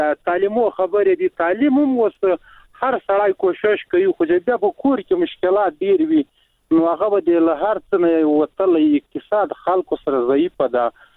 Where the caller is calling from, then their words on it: Logar, Afghanistan; د لوګر ولایت نه مې د سراډی کني ولې